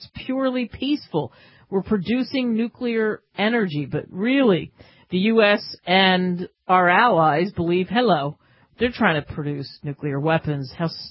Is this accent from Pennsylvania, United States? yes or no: yes; Philadelphia, Pennsylvania, United States; In my hometown of Philadelphia, unfortunately, the Flyers tried to fight back